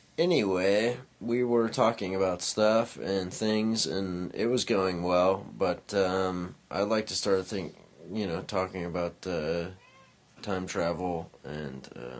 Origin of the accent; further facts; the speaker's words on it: California, United States; because of nervousness or whatever it may be, being a Californian.